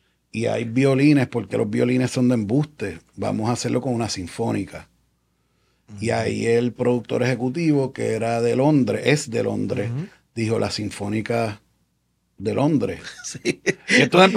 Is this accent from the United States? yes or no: yes; United States; Que yo me identificaba más con el hip hop porque me crié en Estados Unidos.